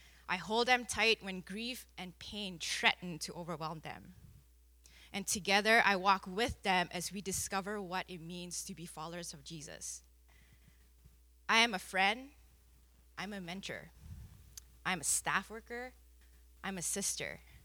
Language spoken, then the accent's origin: English; Malaysia; now in Canada; I am Malaysian Chinese, born and raised in Malaysia. I'm bicultural, and I've lived in Canada for 11 years, and it's still counting.